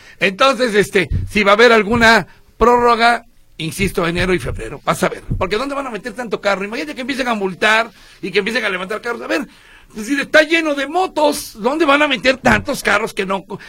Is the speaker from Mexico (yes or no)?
yes; Mexico; como mexicano.